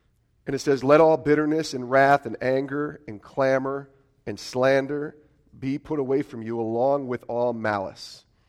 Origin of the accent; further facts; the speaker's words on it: Albany, New York, United States; I grew up in Albany, New York.